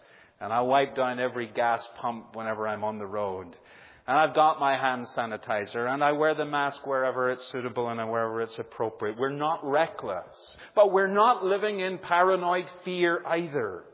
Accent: United Kingdom; moved away as an adult; now in United States; And as a Brit that comes over to the U.S. and takes on citizenship, and now I can say my fellow Americans

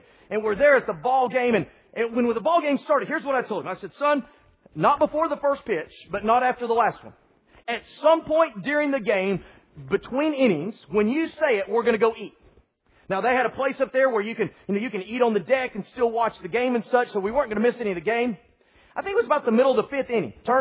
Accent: Texas, United States; I'm out from West Texas. Some places in West Texas, it's days before you'll find something else.

